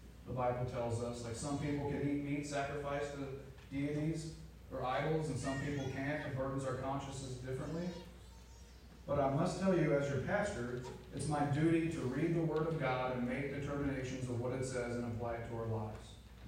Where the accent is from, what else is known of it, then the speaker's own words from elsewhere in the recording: United States; I grew up in America, in a small town. Halloween's very popular.